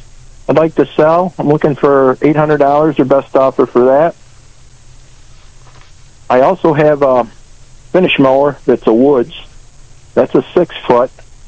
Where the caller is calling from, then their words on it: Attica, New York, United States; I'm calling from Attica.